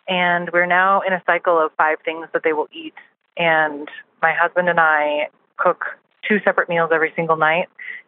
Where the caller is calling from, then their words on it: Bozeman, Montana, United States; I'm calling from Bozeman, Montana.